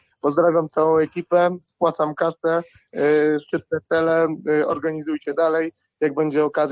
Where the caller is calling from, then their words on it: Gdynia, Pomeranian Voivodeship, Poland